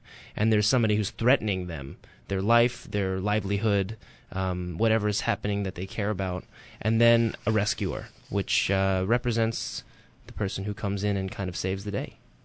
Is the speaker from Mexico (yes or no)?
yes; Mexico; English is a second language; I lived for a year and a half in Seattle, where I learned English, and I just came back to Mexico.